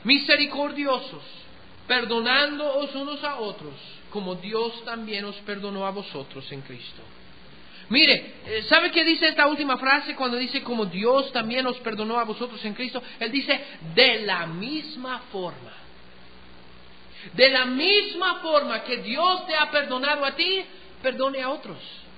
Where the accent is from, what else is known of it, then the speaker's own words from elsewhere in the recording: United States; Spanish is a second language; a nosotros, como gringos, no nos afecta mucho